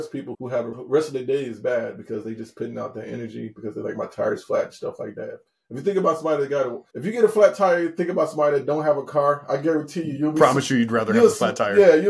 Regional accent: Chicago, Illinois, United States; Man, I'm from Chicago.

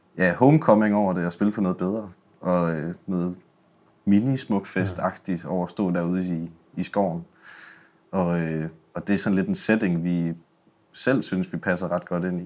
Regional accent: Silkeborg, Central Denmark Region, Denmark; nu starter du også med at sige, at vi er jo Silkeborg-drenge

